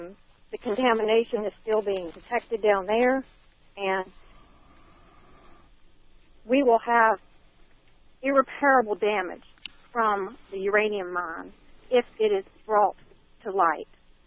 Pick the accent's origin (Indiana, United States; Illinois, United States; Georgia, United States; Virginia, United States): Virginia, United States; Halifax; Hi, yes, I'm from Halifax